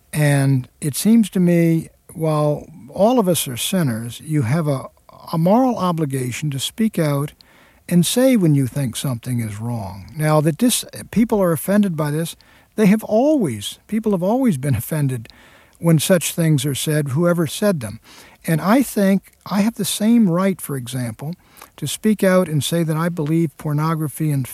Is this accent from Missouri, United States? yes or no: no; Washington, District of Columbia, United States; I grew up in Washington, D.C., and we didn't have a vote for a mayor or student council or a Congress or anything.